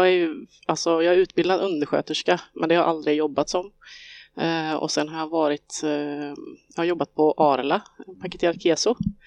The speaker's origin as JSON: {"language": "Swedish", "town": "Skövde", "region": "Västra Götaland County", "country": "Sweden", "tie": "born or raised there", "said": "Jag är född och uppvuxen här i Skövde."}